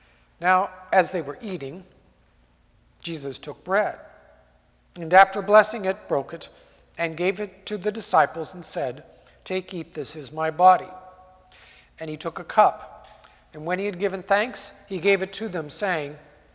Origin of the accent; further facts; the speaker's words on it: Cupertino, California, United States; the custom in many homes of my hometown, Cupertino, California, and that city is now 63% Asian American